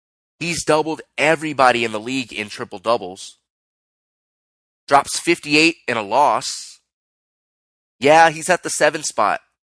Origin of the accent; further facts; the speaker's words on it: San Diego, California, United States; He went to San Diego State. I'm from San Diego. Of course I'm rooting for him.